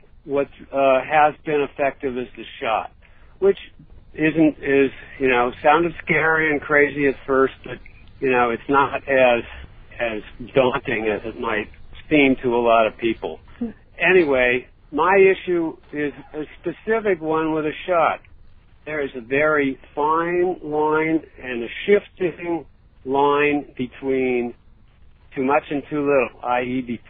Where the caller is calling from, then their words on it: Anaheim, California, United States; Hi, Anaheim.